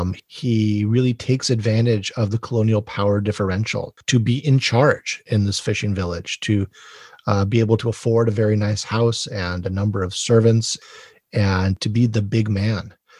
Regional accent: Hawaii, United States; I'm from Hawaii, so I get it.

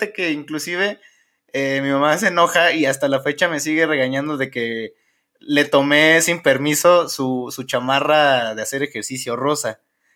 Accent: Hidalgo, Mexico; soy de Hidalgo. Y fíjate que en Hidalgo está un poco más tradicional el asunto de, pues de eso, de varón, mujer

